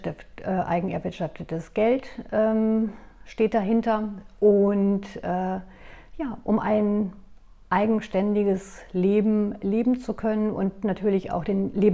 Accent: Hesse, Germany; born there; now in Lübeck, Germany; ich bin gebürtig, bin ich aus Nordhessen, also da komme ich aus der Nähe von Korbach. Da aus einem kleinen Ort, lebe aber jetzt in dem wunderschönen Lübeck an der Ostsee und bin dort ganz glücklich und angekommen.

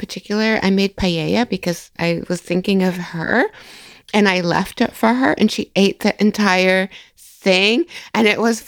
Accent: Toronto, Ontario, Canada; Yes, I'm from Toronto. I've been here since the end of February. Life is good back in Toronto.

